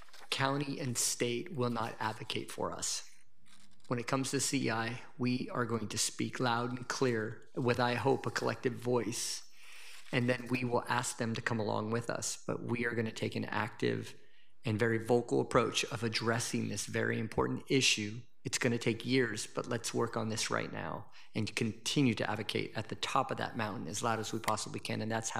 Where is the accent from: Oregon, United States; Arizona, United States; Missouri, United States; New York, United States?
Oregon, United States; Portland; Similar to District 1, I grew up in District 2 next to the Columbia Villa, the new Columbia.